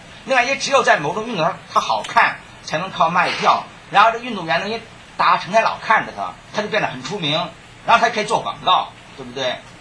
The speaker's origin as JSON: {"language": "Chinese", "country": "China", "said": "我觉得我们作为中国人呢，真是不值得骄傲。"}